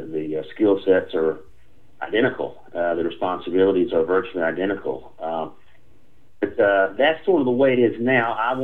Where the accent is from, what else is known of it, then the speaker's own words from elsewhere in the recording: Forest Park, Georgia, United States; Well, background, I grew up in Forest Park, graduated from public schools there in Forest Park, Georgia. Then went off to LaGrange College, which is in LaGrange, Georgia. We're a Methodist family